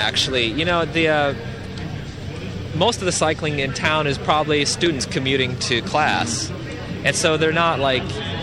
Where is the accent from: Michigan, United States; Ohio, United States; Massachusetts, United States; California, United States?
Ohio, United States; Cleveland; Not originally. I'm from the Cleveland area, suburbs of Cleveland.